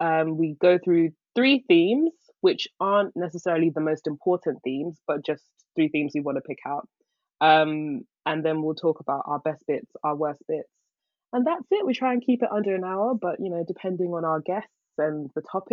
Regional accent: London, United Kingdom; We are both of Ghanaian descent. We are British-born Ghanaians. Our parents were born and raised in Ghana. were born and raised in London, but we're still very attached to our Ghanaian heritage.

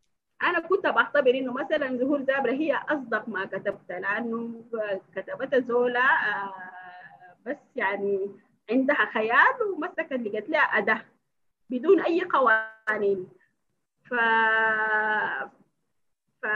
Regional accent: Khartoum, Sudan; born there; لأنه أنا برضو كزولة مولودة في الخرطوم والثقافة دي بقت جزء مني

